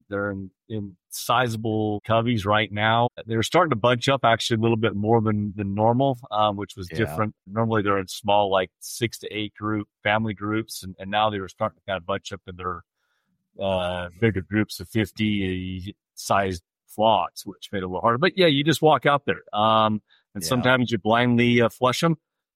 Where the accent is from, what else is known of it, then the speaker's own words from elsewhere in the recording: Utah, United States; And because I was from Utah, I got all the assignments to do together with Browning products.